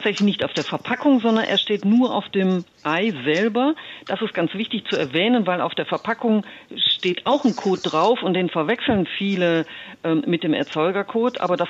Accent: North Rhine-Westphalia, Germany; Ich bin jetzt aus Nordrhein-Westfalen

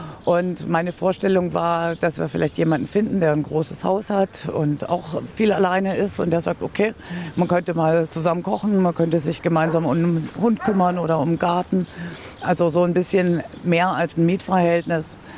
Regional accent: Stuttgart, Baden-Württemberg, Germany; born there; moved away as an adult; ich lebe seit 20 Jahren hier in der Ecke und komme gebürtig aus Stuttgart.

